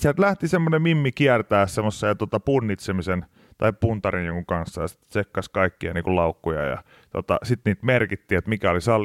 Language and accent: Finnish; Pori, Satakunta, Finland; now in Helsinki, Finland; kun olen Porista kuitenkin kotoisin